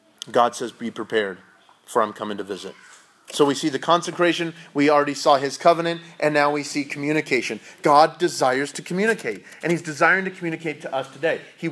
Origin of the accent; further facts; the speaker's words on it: California, United States; also born or lived in Texas; when I lived in Texas, I never heard thunderstorms like that. I grew up in California and I had heard thunder before, but it wasn't like that.